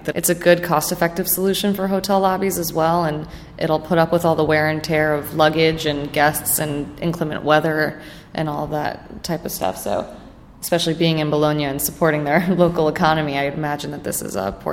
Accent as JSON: {"language": "English", "town": "Westchester", "region": "New York", "country": "United States", "tie": "born or raised there", "said": "I am from New York originally. I grew up just outside of the city in Westchester."}